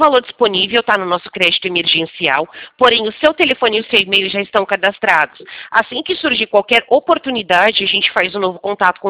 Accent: São Paulo, Brazil; nós somos aqui de São Paulo

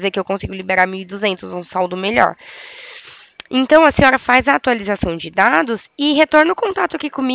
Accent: Bebedouro, São Paulo, Brazil; nós somos de Bebedouro, São Paulo.

